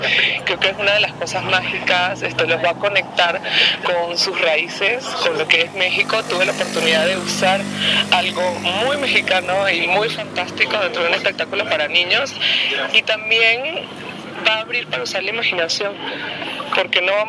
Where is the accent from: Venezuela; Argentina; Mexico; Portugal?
Venezuela; yo soy venezolana, pero me siento mexicana.